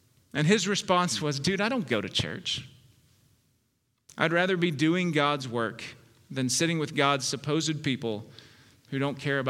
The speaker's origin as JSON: {"language": "English", "town": "Memphis", "region": "Tennessee", "country": "United States", "tie": "born or raised there", "said": "My friend David and I grew up together in Memphis."}